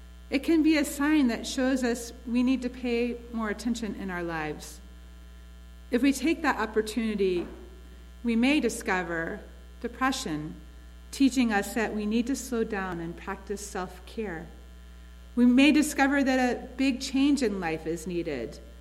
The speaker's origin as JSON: {"language": "English", "town": "Atlanta", "region": "Georgia", "country": "United States", "tie": "born or raised there", "said": "I am from the South, so we know how to shop for survival. Growing up in Atlanta"}